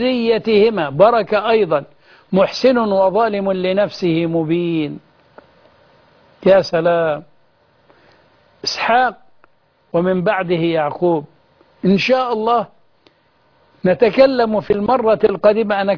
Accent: Egypt; وأن يرحم بلدنا مصر

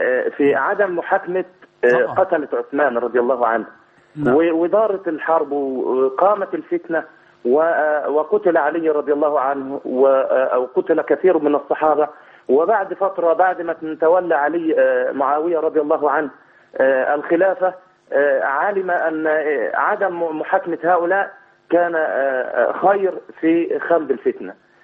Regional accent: Kafr El Sheikh, Kafr El Sheikh Governorate, Egypt; فانا اعتقلت انا من كفر الشيخ

